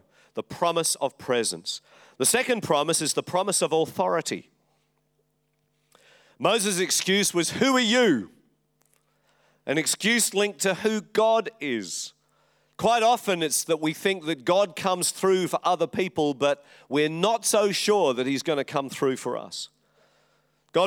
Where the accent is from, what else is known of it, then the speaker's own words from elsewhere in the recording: London, United Kingdom; born there; I was born in London.